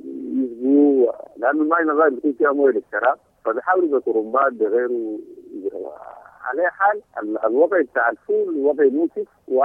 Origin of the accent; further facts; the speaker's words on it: Sudan; ده أكبر دليل على عشان احنا كسودانيين هم في مشاريع زي دي يعني.